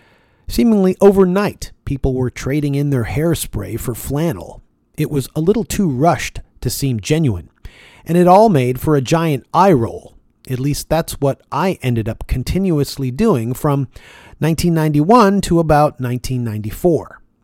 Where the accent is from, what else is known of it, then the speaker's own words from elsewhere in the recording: Toronto, Ontario, Canada; being born and raised in Toronto, Canada